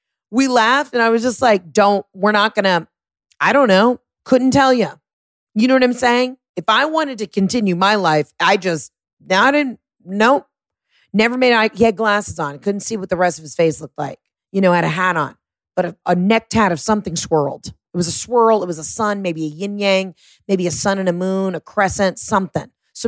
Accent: the South, United States; I'm from the South. You know this. I talk about it all the time.

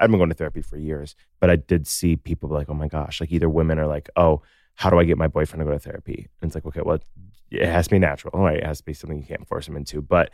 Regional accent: Naperville, Illinois, United States; I'm from Naperville.

